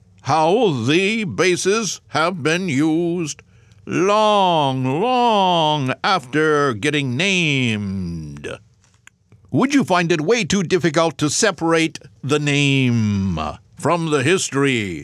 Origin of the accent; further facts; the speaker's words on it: Atlanta, Georgia, United States; I have had less confidence in my hometown newspaper recently, but as they cover this story, I have newfound confidence in them. The Atlanta Journal-Constitution.